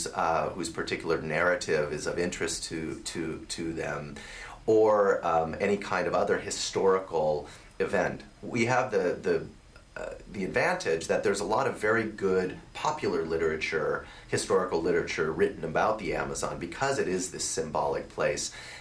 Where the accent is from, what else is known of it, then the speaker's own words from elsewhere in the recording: California, United States; I grew up learning Spanish in California